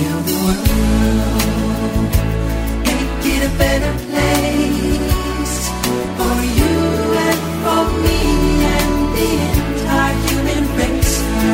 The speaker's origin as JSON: {"language": "Romanian", "town": "Craiova", "region": "Dolj", "country": "Romania", "said": "sunt și de la Craiova."}